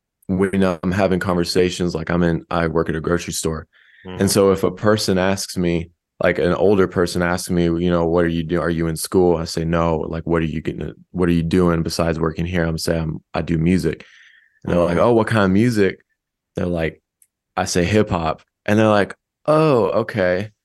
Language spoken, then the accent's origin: English; San Antonio, Texas, United States; I'm a rapper from Hill Country of Texas, San Antonio area.